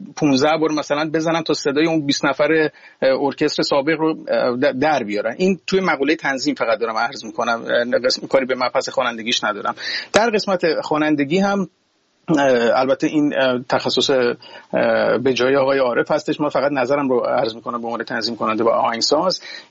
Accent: Iran; خب به هر حال همه ما ایرانی هستیم

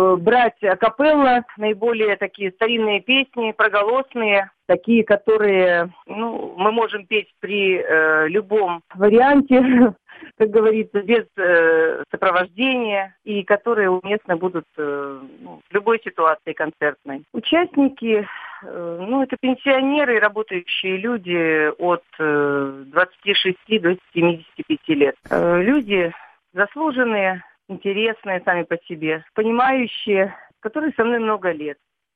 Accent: Khabarovsk, Khabarovsk Krai, Russia; У меня украинские корни. Я родилась в Хабаровске. И прожила в Хабаровске всю жизнь, 43 года почти я прожила в Хабаровске. Здесь же родились мои дети. Получается, что я украинка, которая родилась в России во втором поколении.

